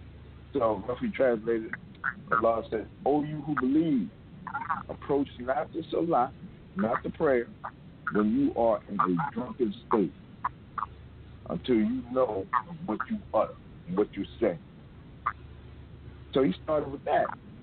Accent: New Jersey, United States; now in Alabama, United States; Real good friend of Abdul Kareem and I growing up in Jersey.

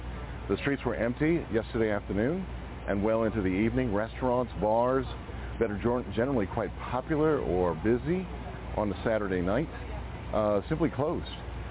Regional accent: Texas, United States; I'm a Texan, I own guns, and I'm a hunter.

